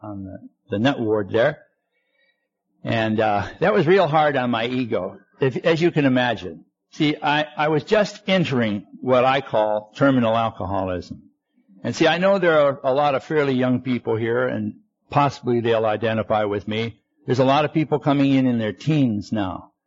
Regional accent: Detroit, Michigan, United States; because I come from Detroit, see, originally.

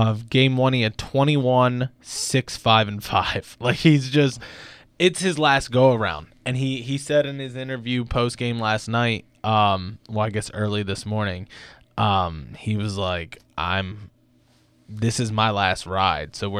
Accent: Maryland, United States; I'm from Maryland, so I'm a little biased towards that.

